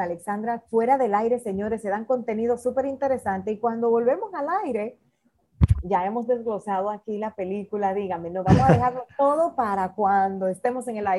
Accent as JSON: {"language": "Spanish", "country": "Dominican Republic", "said": "yo soy dominicana."}